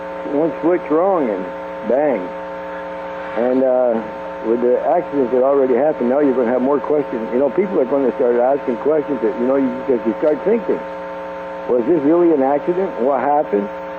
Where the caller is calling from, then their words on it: Quebec, Canada; from Quebec.